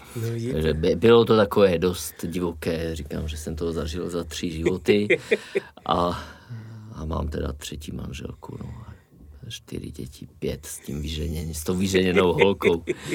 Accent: Slovakia; now in Czechia; to byla moje první štace v Česku, já jsem Slovák, to je asi slyšet.

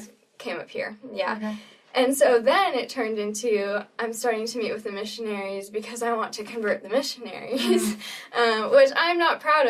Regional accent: Arizona, United States; I'm from Arizona, by the way, so okay. This is where that's coming from.

